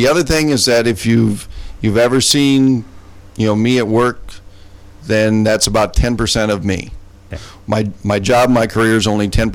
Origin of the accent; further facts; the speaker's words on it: Fort Dodge, Iowa, United States; And I've always been very proud to say that I'm from Fort Dodge. And this is my hometown.